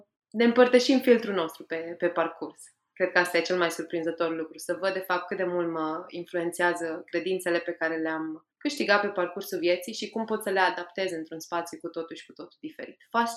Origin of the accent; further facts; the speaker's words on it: Romania; now in England, United Kingdom; pentru că am crescut în România, dar am petrecut și ultimii 10 ani din viață în Anglia